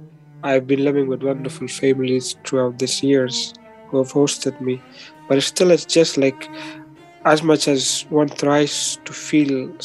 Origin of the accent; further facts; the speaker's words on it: Kabul, Afghanistan; I grew up back in Kabul, Afghanistan, and the situation there was a civil war, and it was like the city was almost like 90% destroyed, and we were lucky to be among survivors